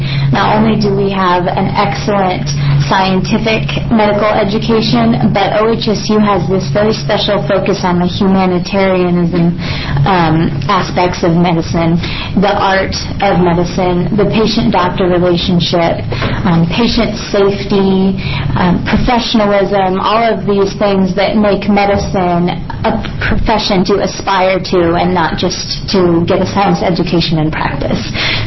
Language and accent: English; Gresham, Oregon, United States; I am an Oregonian through and through. I grew up in Gresham Public Schools, went to University of Oregon